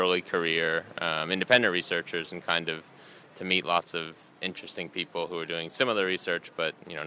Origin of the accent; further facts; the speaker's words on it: Philadelphia, Pennsylvania, United States; now in Glasgow, United Kingdom; I'm originally from Philadelphia.